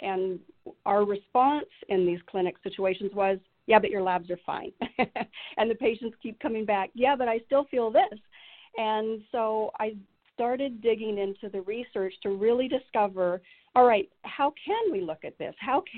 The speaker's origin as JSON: {"language": "English", "region": "British Columbia", "country": "Canada", "tie": "born or raised there", "also_born_or_lived": "New Mexico", "lives_now": "Arizona, United States", "said": "I actually grew up in British Columbia, so I raised my children in the West Coast, Northwest, and came to Arizona in 2010. I was in New Mexico, finished all of my education at the University of New Mexico."}